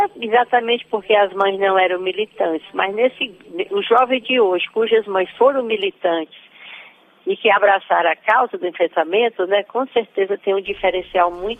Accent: Fortaleza, Ceará, Brazil; Isso, eu sou de Fortaleza, Ceará

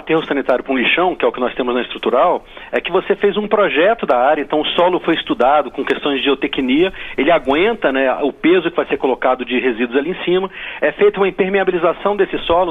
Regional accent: Brasília, Federal District, Brazil; Eu como brasiliense, eu tenho vergonha do lixão da estrutural.

